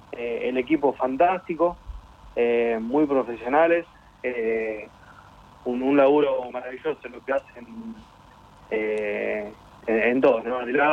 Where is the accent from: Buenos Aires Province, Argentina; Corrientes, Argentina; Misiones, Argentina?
Buenos Aires Province, Argentina; Chivilcoy; soy de Chivilcoy, tengo 27 años.